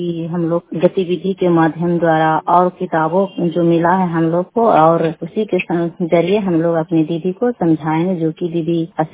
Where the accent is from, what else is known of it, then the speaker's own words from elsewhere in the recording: Bholi, Bihar, India; और मैं नालंदा जिला नहानासा ब्लॉक और पंचायत कछियामा और ग्राम भोली के रहने वाली हैं